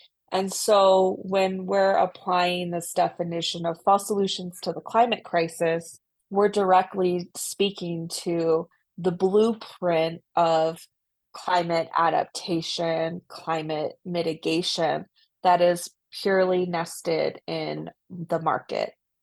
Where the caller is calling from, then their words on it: Sandia, New Mexico, United States; am from Sandia Pueblo and Yuchi. I'm the executive director for Pueblo Action Alliance, and I'm calling in from Sandia, New Mexico.